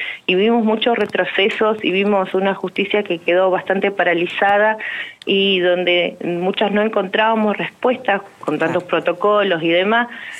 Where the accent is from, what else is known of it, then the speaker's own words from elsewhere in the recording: Fernández Oro, Río Negro, Argentina; yo soy de Fernández Oro, y en Cipolletti hemos vivido triples crímenes que aún están sin resolver.